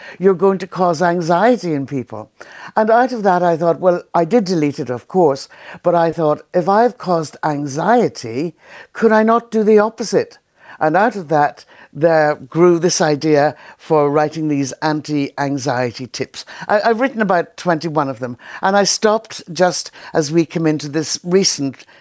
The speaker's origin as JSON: {"language": "English", "region": "Ulster", "country": "Ireland", "said": "I'm from Donegal. I'm no guru."}